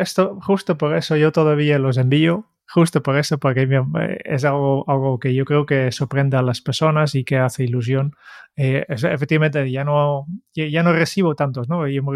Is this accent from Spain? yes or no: no; Netherlands; Vale, básicamente porque soy holandés. En Holanda siempre se han enviado bastante más postales de Navidad